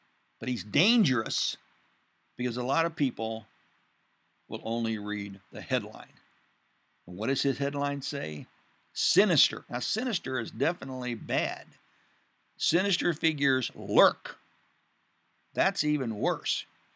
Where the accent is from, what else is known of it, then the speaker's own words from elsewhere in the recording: Midwest, United States; See, I'm from the Midwest. If we think you're crazy, we just say, we think you're crazy.